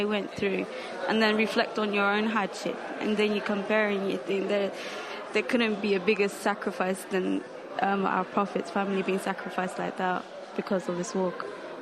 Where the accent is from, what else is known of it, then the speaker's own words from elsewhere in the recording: London, United Kingdom; I'm from the UK, London.